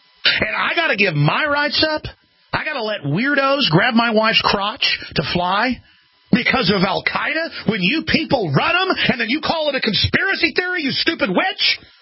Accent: Texas, United States; I'm from Texas, folks. I know a lot of people. I grew up around NASA stuff.

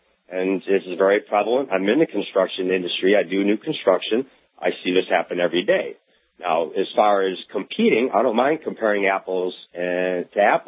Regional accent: Detroit, Michigan, United States; moved away as an adult; now in South Carolina, United States; I was raised in Detroit. My father was UAW for 32 years, and so raised very Democrat.

